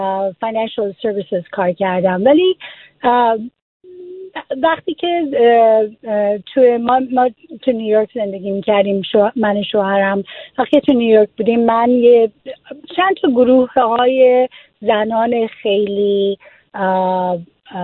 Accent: Iran; now in United States; ما وقتی از ایران آمدیم آمده بودیم شیکاگو و من اونجا دانشگاه رفتم.

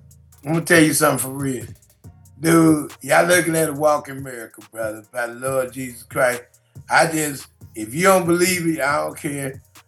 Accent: St. Louis, Missouri, United States; Man, I love KC. You know I'm from St. Louis.

